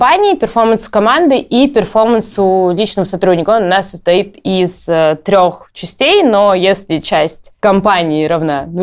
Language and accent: Russian; Saint Petersburg, Russia; Простите, я из Петербурга, у нас там колец нету.